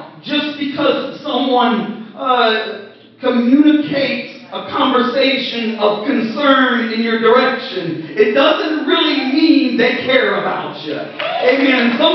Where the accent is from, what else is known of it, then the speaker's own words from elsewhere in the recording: Ohio, United States; And if you're from Ohio, God bless you. I'm from Ohio too.